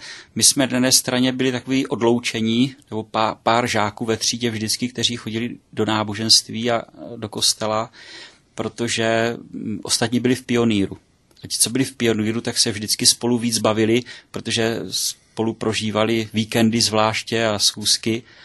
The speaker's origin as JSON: {"language": "Czech", "town": "Starovice", "region": "South Moravian Region", "country": "Czechia", "tie": "born or raised there", "also_born_or_lived": "Hustopeče", "said": "Narodil jsem se v Hustopečích a vyrůstal jsem první 4 roky ve vesnici Starovice."}